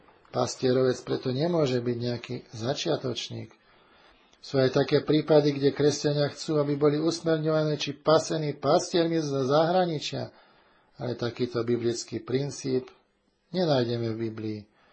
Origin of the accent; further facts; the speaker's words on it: Žilina Region, Slovakia; born there; Ak som sa narodil na Orave, tak ma znovu zrodil na Orave